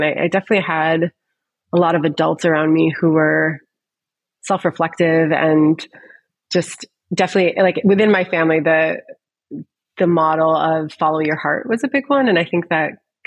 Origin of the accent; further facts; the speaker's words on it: Syracuse, New York, United States; Yes, I'm from Syracuse originally.